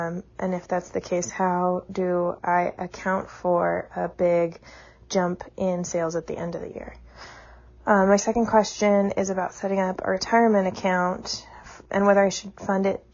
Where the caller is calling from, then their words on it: Denver, Colorado, United States; Hey, How to Money. I'm calling from Denver, Colorado